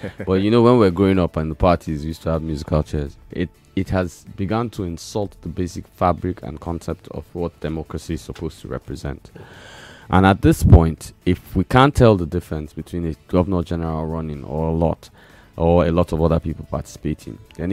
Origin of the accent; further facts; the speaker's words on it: Nigeria; You know, first and foremost, as a Nigerian, I must respect his freedom to express himself.